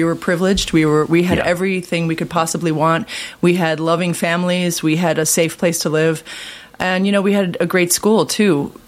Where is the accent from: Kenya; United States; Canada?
United States; Chicago, Illinois; also born or lived in Kenilworth; I say North Side. I'm from the North Side.